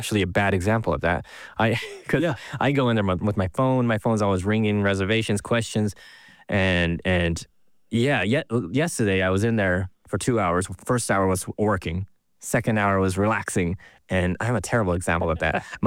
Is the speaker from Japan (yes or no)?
yes; Kyushu, Japan; I'm from Kyushu, which is very famous for tonkotsu ramen